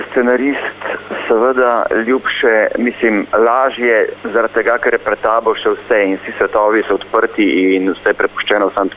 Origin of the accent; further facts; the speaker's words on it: Krško, Lower Sava, Slovenia; Jaz sem doma iz Krškega